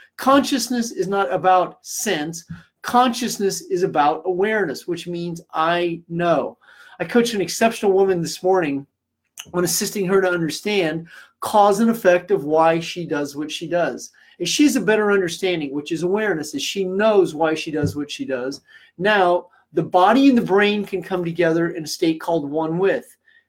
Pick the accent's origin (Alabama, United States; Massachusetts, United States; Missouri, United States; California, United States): Missouri, United States; Kansas City; Then I will be in my hometown, where my homies are. That would be Kansas City, Missouri.